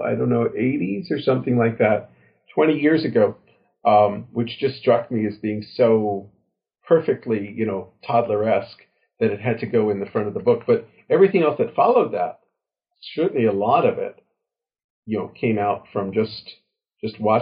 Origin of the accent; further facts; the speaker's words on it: New York, United States; York, yeah.